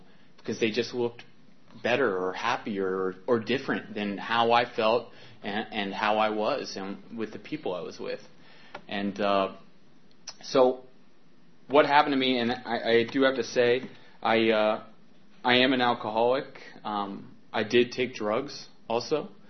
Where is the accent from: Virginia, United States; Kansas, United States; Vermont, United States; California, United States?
Virginia, United States; I grew up in Northern Virginia with three sisters and my grandparents and my mom all under the same roof.